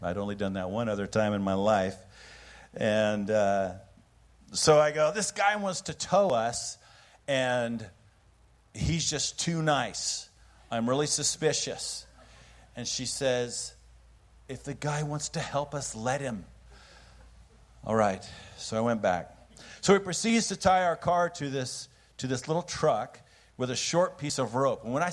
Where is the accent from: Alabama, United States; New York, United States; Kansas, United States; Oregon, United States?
Oregon, United States; growing up in Oregon, and I grew up in the country